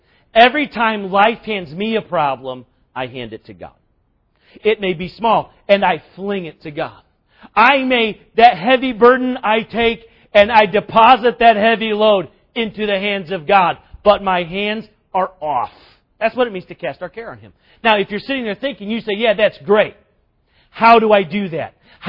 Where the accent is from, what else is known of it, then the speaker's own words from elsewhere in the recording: South Carolina, United States; You know, I grew up in South Carolina, and my dad would make us carry firewood from the crawl space up 14 steps